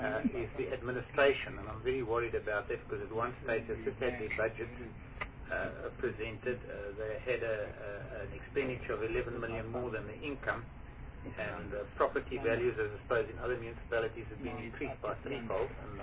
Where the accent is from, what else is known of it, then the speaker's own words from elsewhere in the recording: Free State, South Africa; Seeing I'm also from the Free State for a starter, I want to carry on a little bit where Dr. Van Heerden left off. I live in Mangaung, which comprises Botshabelo, Tabantu area